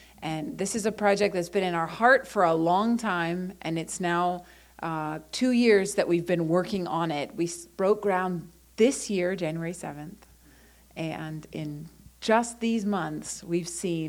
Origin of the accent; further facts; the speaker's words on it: North Carolina, United States; I'd never been to Florida. I'm from North Carolina. Never been to Florida until this.